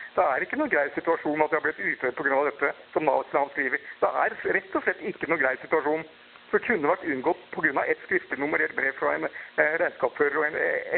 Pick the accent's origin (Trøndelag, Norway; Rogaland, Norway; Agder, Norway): Agder, Norway; Arendal; Og jeg snakker jo feil dialekt også, jeg har aldri klart å høre om dialekten min. Aldri hatt noe interesse av det heller, tror jeg. Selv om jeg har bodd i Arendal hele mitt liv.